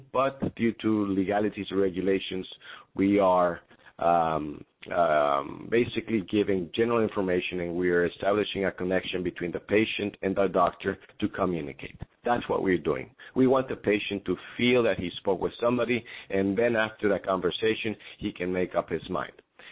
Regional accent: Mexico; English is a second language; I'm from Mexico, and they're there.

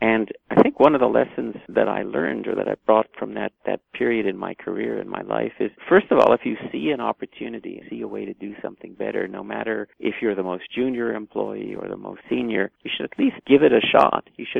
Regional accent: Montreal, Quebec, Canada; I'm originally a Montrealer. I was born in Montreal and went to high school there.

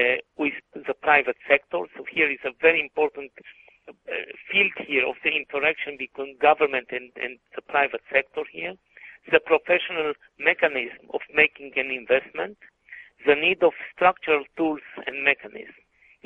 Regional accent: Israel; as I mentioned, I'm from the Holy Land, but I'm not a prophet.

